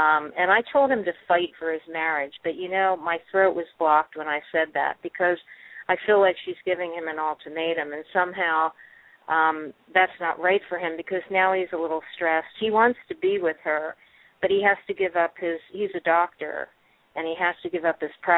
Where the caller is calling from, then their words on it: Pennsylvania, United States; Yes, I'm calling from United States, Pennsylvania.